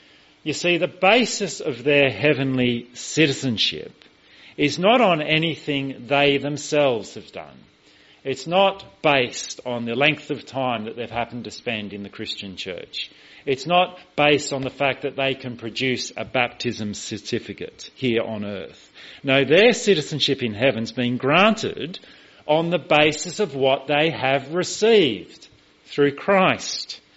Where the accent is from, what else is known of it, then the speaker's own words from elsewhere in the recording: Australia; Even though I, as an Australian, became a citizen of Britain